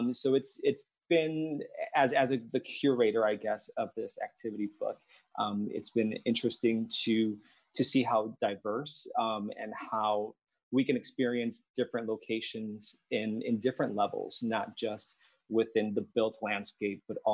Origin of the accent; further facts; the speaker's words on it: San Juan, Puerto Rico; now in Milwaukee, United States; So I am a transplant from San Juan, Puerto Rico. I've been living in Milwaukee for 13 winters now.